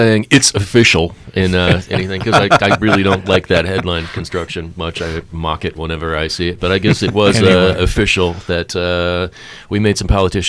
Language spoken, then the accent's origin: English; Eau Claire, Wisconsin, United States; I grew up in northern Wisconsin, and a couple weeks ago, the university in my hometown there, the University of Wisconsin Eau Claire, posted a photo